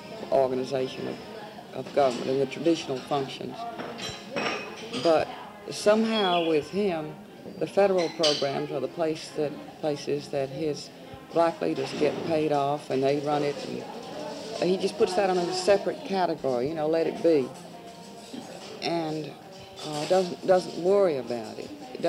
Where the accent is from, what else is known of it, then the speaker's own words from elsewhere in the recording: Philadelphia, Mississippi, United States; Well, I'm from Mississippi, and I know more about it at the local level, like the board of supervisors and whatnot.